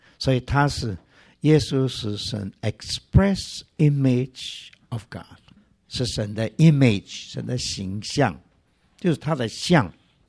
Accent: China; 我们中国人有一句话说什么，笑里藏什么。

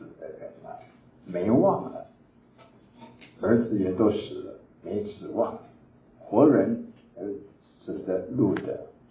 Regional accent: Taiwan; accent: Taiwanese; 我们有国内的家人告诉我，我的国语有点台湾腔，所以我很努力的尽量能够让他们能够听得懂我的台湾腔话，那个普通话。

